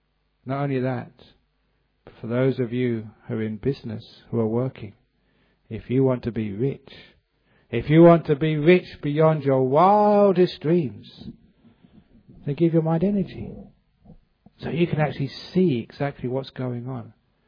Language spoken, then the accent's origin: English; England, United Kingdom; Maybe it's because I came from England, because in England we always have a tea break in the morning, a tea break in the afternoon, and any other excuse for a tea break.